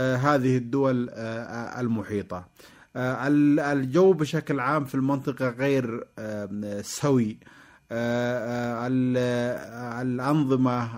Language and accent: Arabic; Yemen; لكني لم أدين هذه العملية باعتباري حتى يمني